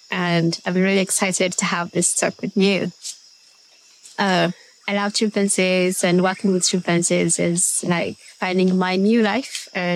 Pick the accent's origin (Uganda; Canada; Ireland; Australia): Uganda; Fort Portal, Western Region; born there; I was born in Fort Portal, that's like 40 kilometers away from Kabali